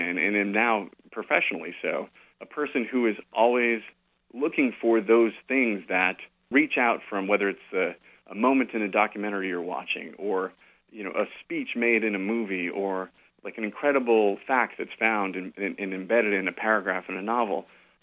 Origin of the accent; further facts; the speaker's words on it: Providence, Rhode Island, United States; And I grew up in Providence, Rhode Island, with an Italian grandfather and two Italian grandfathers, actually, and two Swedish grandmothers.